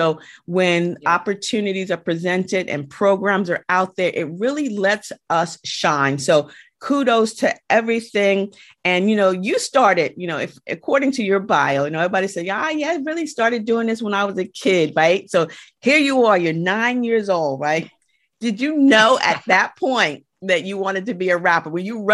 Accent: Mount Vernon, New York, United States; I'm from Mount Vernon, you know, money earning Mount Vernon

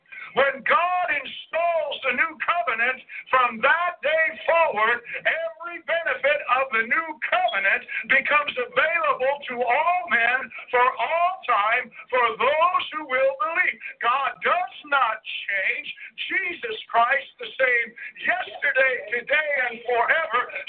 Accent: Montana, United States; okay, I know I'm from Montana, but we add 24 hours in a day three times and get up 72 hours.

